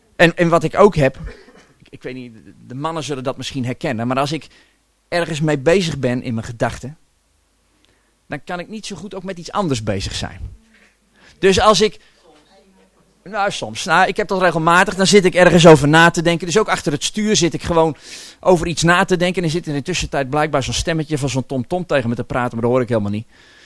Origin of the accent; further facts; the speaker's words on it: Gorinchem, South Holland, Netherlands; Ik kom uit Gorinchem. Ik ben getrouwd met Evelien.